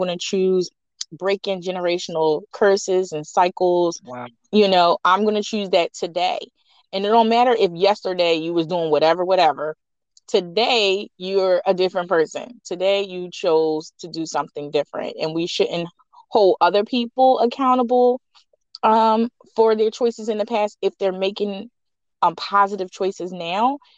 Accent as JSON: {"language": "English", "town": "Philadelphia", "region": "Pennsylvania", "country": "United States", "tie": "born or raised there", "said": "I grew up in the Project Southwest Philly, first North Philly, Raymond Rosen, and then South Philly, Patrick Projects, and went through all throughout Philly."}